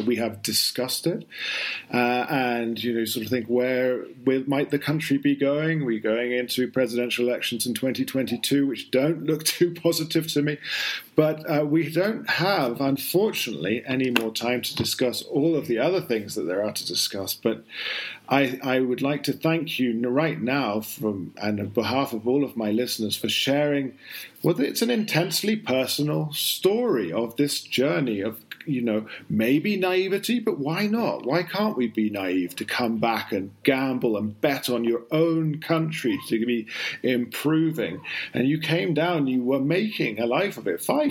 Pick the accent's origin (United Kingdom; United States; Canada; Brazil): United Kingdom; now in Colombia; being a Brit and here and so on.